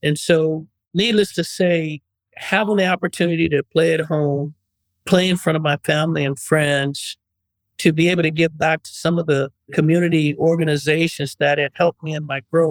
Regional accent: Oakland, California, United States; Coming into Oakland, and I didn't have any idea that I didn't perform well in my hometown.

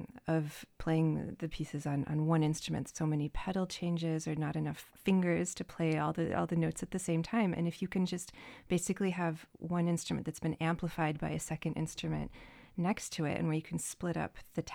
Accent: Traverse City, Michigan, United States; Yeah, I grew up in Traverse City, was born and raised here.

